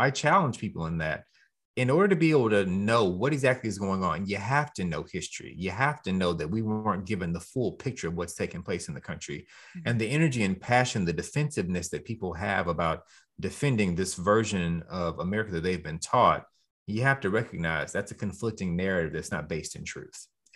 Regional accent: Houston, Texas, United States; I'm from Houston, Texas, born and raised.

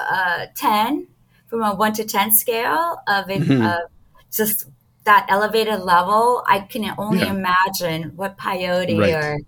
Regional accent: Los Angeles, California, United States; I grew up LA. I was raised in LA all over. So I am native, although that is kind of like being in LA people, it is rare to be like native LA.

